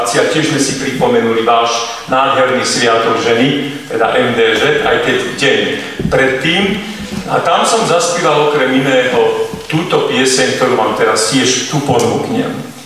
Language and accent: Slovak; Banská Bystrica, Banská Bystrica Region, Slovakia; also born or lived in Trnava; Aj keď tu bolo povedané, že som sa narodil v Trnave, ale tam som sa len narodil. Celý čas sa hlásim a vyrastal som v krásnej Banskej Bystrici. A celé to okolie, nielen to hore Hronie, ale aj to Podpoľanie je naozaj môjmu srdcu veľmi blízke.